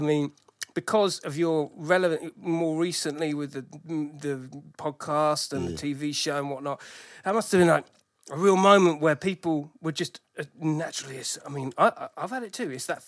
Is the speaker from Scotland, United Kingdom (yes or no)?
no; Crawley, South East England, United Kingdom; I was from Crawley, and that was a very similar thing.